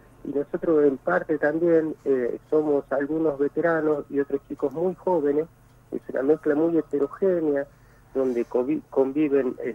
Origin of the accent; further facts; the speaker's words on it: Tartagal, Salta, Argentina; nosotros somos de acá de Tartagal, nos conoce todo el mundo